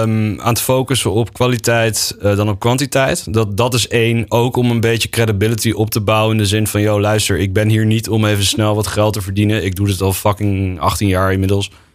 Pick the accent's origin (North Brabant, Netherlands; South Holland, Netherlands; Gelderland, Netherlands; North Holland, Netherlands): North Holland, Netherlands; Hilversum; Ik kom natuurlijk uit Hilversum.